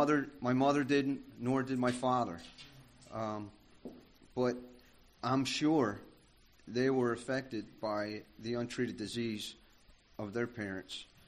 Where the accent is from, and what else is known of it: Philadelphia, Pennsylvania, United States; born or raised there